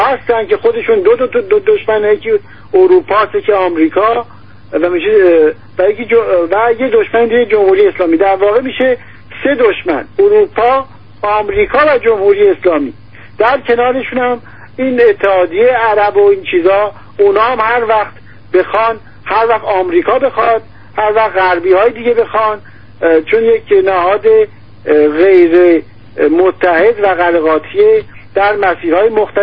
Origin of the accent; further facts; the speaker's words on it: Iran; نشون بدیم آقا ما ایرانی هستیم، این نظام رو نمیخواد